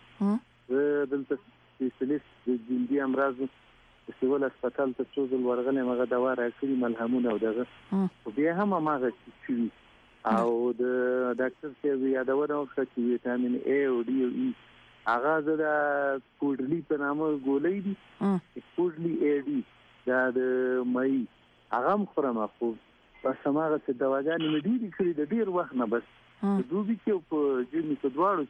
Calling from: Quetta, Balochistan, Pakistan; زه د کوټه نه خبرې کوم.

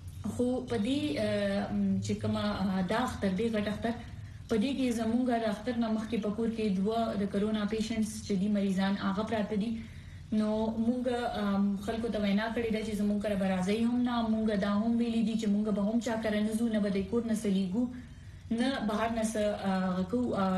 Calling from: Peshawar, Khyber Pakhtunkhwa, Pakistan; زه د پیښور اوسیدونکی یم.

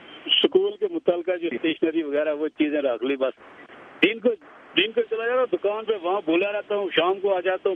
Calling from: Forward Kahuta, Azad Kashmir, Pakistan; میں سر forward quota Azad Kashmir سے, ضلع حویلی سے.

